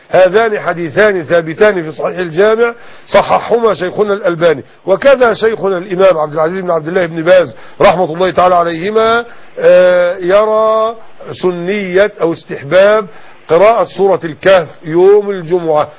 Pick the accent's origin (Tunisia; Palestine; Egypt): Egypt; فمثلا عندنا في مصر الآن الشمس تطلع مثلا الساعة كام؟